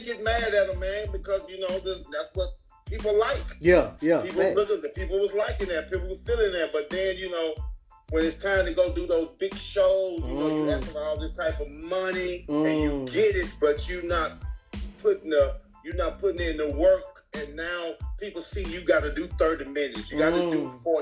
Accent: Mississippi, United States; Yeah, just growing up in Mississippi, man.

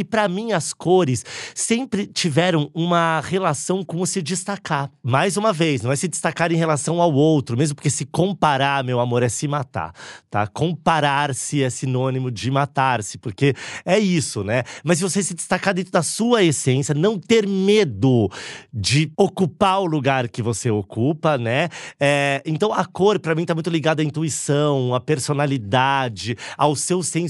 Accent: São Paulo, Brazil; born there; also born or lived in Limeira; Porque eu nasci em São Paulo, morei no interior quando eu era adolescente em Limeira. E voltei com 17 anos para cursar Santa Marcelina.

